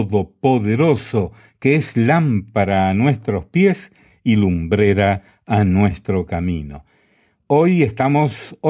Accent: Guatemala; now in United States; vivo aquí en Nebraska, Estados Unidos, soy guatemalteco viviendo en este país de Estados Unidos.

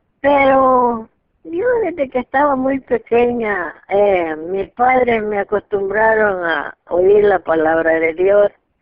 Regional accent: El Salvador; now in California, United States; yo soy de El Salvador, pero oigo a través de la Biblia Radio Nueva Vida, aquí en California.

